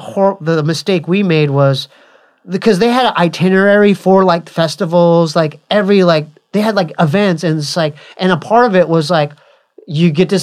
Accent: Poway, California, United States; the house where we grew up in Poway was legit like on, like built on top of like a burial, like Indian burial ground.

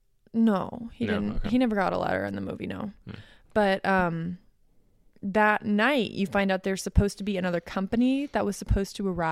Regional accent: United States; at least being American growing up, I never saw a lot of movies, nor did I ever learn much about the German side of the world

